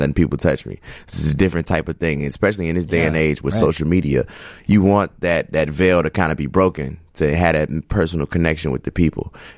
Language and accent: English; Chicago, Illinois, United States; I spent a little time on the road, but not as much as I spent here in Chicago. So, and especially growing up here, it's such a unique experience